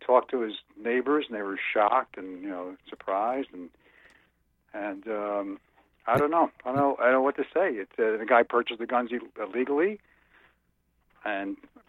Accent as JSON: {"language": "English", "region": "New Jersey", "country": "United States", "said": "Last time I talked to you, I remember I'm from New Jersey."}